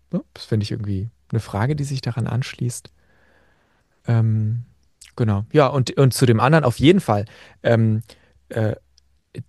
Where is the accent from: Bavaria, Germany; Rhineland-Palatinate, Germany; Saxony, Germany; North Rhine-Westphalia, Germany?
Saxony, Germany; accent: Saxon; ich werde immer, was weiß ich, ausgelacht für meinen sächsischen Akzent, als Teil von Diskriminierung Ost